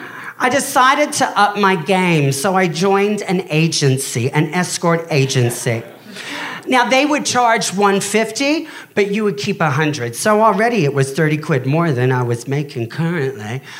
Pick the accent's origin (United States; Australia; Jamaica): Australia; moved away as an adult; See, I'm actually Australian